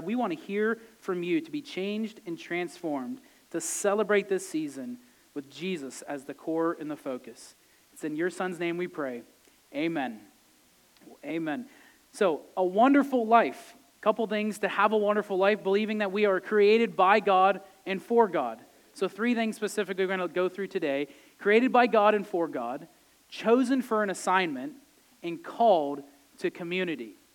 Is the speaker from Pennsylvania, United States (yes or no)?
yes; Titusville, Pennsylvania, United States; I grew up in Titusville, Pennsylvania, where they discovered oil, and that's the only thing we got going for the whole town. But very small country town